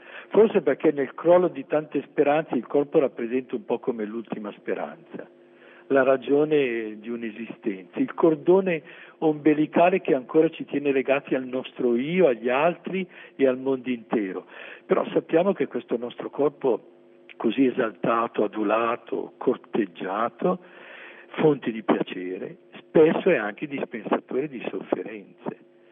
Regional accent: Milan, Lombardy, Italy; Io vengo da Milano, sono stato ordinato e prete per tanti anni lì prima. Io ho fatto il prevosto a Legnano

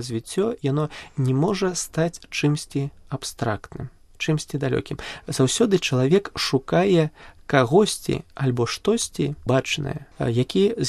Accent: Maladzyechna, Minsk Region, Belarus; У маім родным горадзе зараз існуюць две парафіі, афіцыйна зарэгістраваныя.

